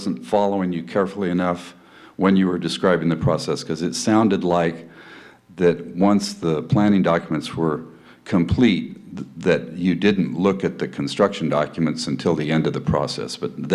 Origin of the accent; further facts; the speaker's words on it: Morro Bay, California, United States; from Morro Bay.